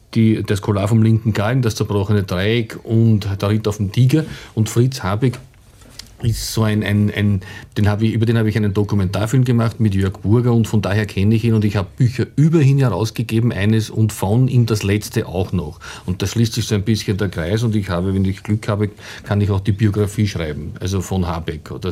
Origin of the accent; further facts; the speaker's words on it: Langenlois, Lower Austria, Austria; ich habe das auch in Langenlois, das ist meine Heimatgemeinde